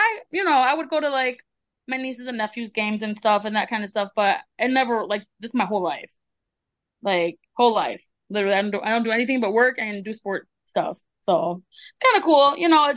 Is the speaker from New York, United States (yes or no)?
no; Detroit, Michigan, United States; I grew up in Detroit, so we went to a lot of Tigers games.